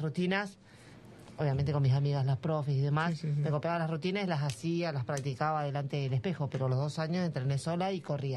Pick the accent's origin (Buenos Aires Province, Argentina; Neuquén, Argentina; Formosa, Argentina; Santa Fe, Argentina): Buenos Aires Province, Argentina; Bahía Blanca; Sí, somos todos de acá de Bahía, sí, sí.